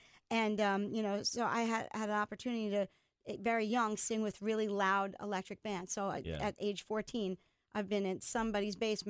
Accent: Fairfield, Connecticut, United States; I grew up listening to The Fox. I'm from Fairfield.

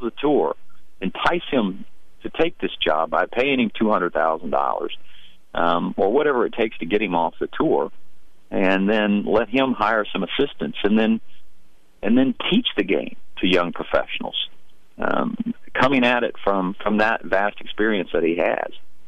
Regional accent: Dallas, Texas, United States; I grew up in Dallas. I have a lot of mutual friends to Jordan Spieth. We went to the same school.

